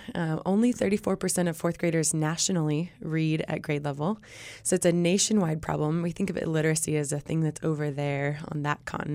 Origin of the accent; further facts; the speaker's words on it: Chico, California, United States; I was born and raised in Chico. And spent time living all over the world.